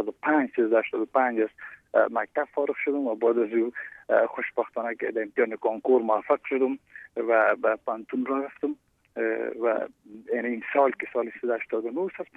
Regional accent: Afghanistan; ما به عنوان یک افغان، به عنوان کسی که در محل زندگی میکنم

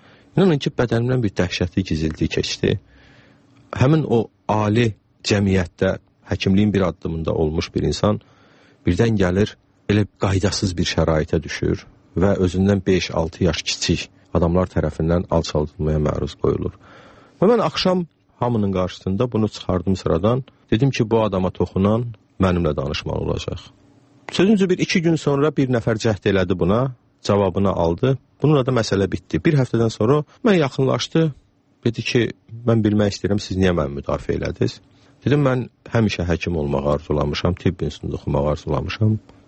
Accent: Shamkir, Shamkir District, Azerbaijan; also born or lived in Ganja; o zaman Şəmkirdə doğum evi olmayıbdı. Amma Şəmkirdə böyümüşəm, 7 yaşıma dək Təzəkənddə, sonra rayon mərkəzində, məktəb yaşımacan nənəmin babamın yanında böyümüşəm.

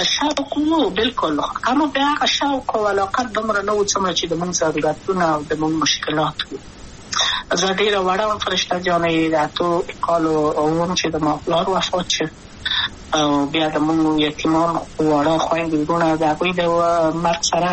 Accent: Kabul, Afghanistan; also born or lived in Maidan Wardak; ولایت یم، د پلار مې د وردګو ولایت ته خلیګن شې کې د لید کابل په تخت پل سیمه کې یم او لویا شویم کابل کې یم.

